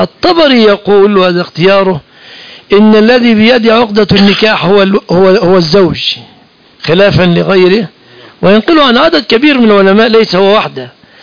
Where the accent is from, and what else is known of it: Egypt